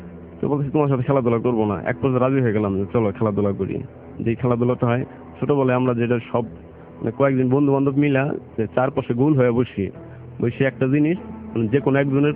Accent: Dhaka, Dhaka Division, Bangladesh; এই ঘটনাটার পরে আমি ঢাকা চলে আসি, পরে থেকে আমি এইখানেই বড় হয়েছি।

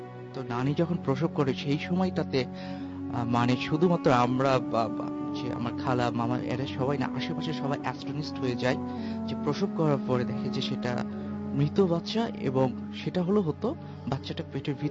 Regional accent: Rajshahi, Rajshahi Division, Bangladesh; আমি রাজশাহীতে আমার বাসা আর এখানে থাকি বরানীতে।

